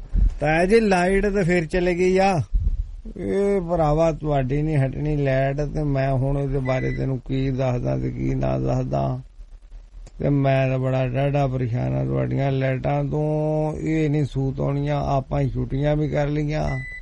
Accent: Tashpur, Punjab, India; ਸਾਡਾ ਜ਼ਿਲ੍ਹਾ ਕਪੂਰਥਲਾ ਤਾਸ਼ਪੁਰ ਕਪੂਰਥਲੇ ਜ਼ਿਲ੍ਹੇ 'ਚ ਪੈਂਦਾ

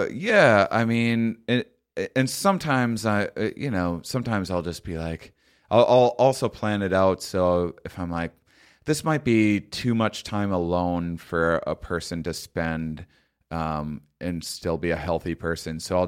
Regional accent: La Crosse, Wisconsin, United States; So like I'll go through Wisconsin where I'm from originally.

